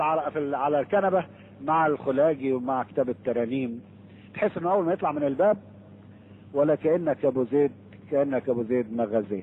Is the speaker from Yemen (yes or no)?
no; Egypt; now in Australia